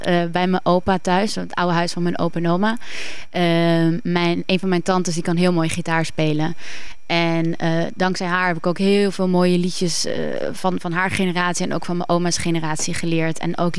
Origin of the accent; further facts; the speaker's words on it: Brazil; moved away as an adult; also born or lived in Netherlands; now in Amsterdam, Netherlands; Mijn moeder is Braziliaanse. Mijn vader is Nederlander. Ik ben in Nederland geboren. Maar ik heb de helft van mijn leven in Brazilië gewoond. Dus het is echt 50-50.